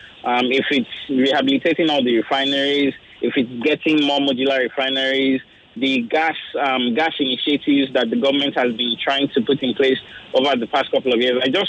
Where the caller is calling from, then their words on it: Lekki, Lagos, Nigeria; I'm calling from Lekki.